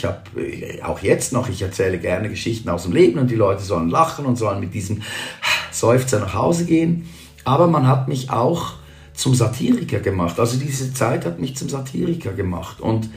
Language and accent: German; Switzerland; Ich bin natürlich als Schweizer, bin ich es gewohnt, mit mehr Parteien zu leben.